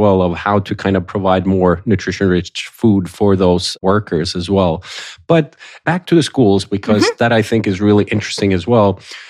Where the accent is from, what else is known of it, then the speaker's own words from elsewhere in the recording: Sweden; now in United States; I'm from Sweden originally.